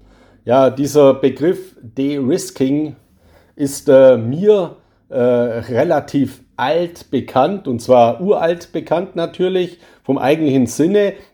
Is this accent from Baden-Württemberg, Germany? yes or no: yes; Baden-Württemberg, Germany; born there; Und ich bin ja ein gebürtiger Schwabe